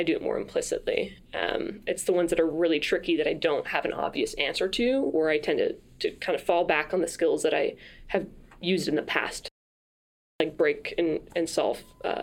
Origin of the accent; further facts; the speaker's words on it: France; So I grew up in France. I was born and raised in France with parents who, you know, grew up in America and England and France themselves. And so I had this mixed background, and I went to the French public school system, but I spoke English at home.